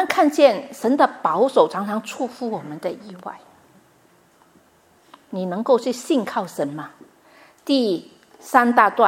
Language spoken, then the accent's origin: Chinese; Vietnam; 对不起啊，我说越南的共军啊，因为我在那边长大，我知道